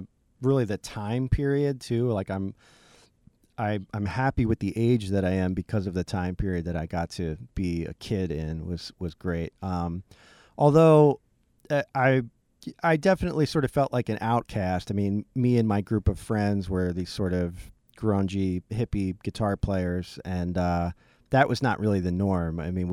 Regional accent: Pennsylvania, United States; So, you know, I grew up near Philadelphia, near New York.

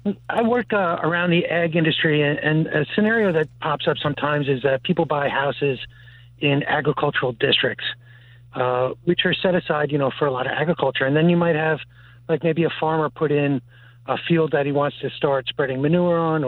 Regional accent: New York, United States; No. I'm from Otsego County. So, you know, that's like Oneonta, Cooperstown kind of area.

